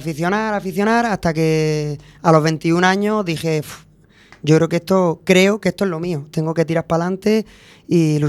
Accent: Almería, Andalusia, Spain; Pues vengo desde Almería, de Andalucía

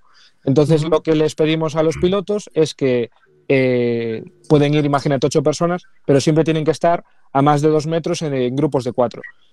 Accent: Galicia, Spain; como somos gallegos y como en Galicia hay muchísima afición

